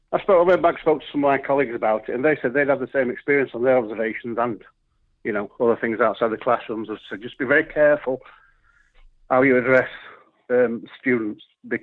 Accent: Yorkshire and the Humber, United Kingdom; I'm a Yorkshire man. We speak in our native accents, as you do yourself.

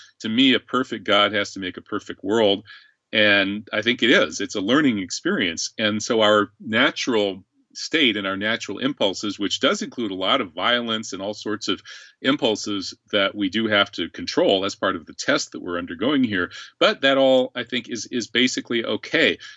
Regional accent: Ireland; I'm an Irish Muslim anarchist.

